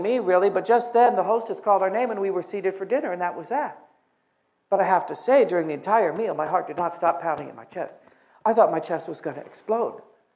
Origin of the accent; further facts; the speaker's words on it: Long Beach, California, United States; the Bay was a place that for each of us held these indelible, joyful memories of times growing up in Long Beach.